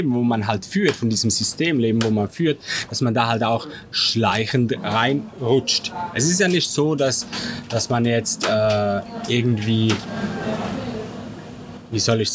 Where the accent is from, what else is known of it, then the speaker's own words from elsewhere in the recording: Switzerland; ich bin 35, ursprünglich aus der Schweiz, das hört man vielleicht dann auch.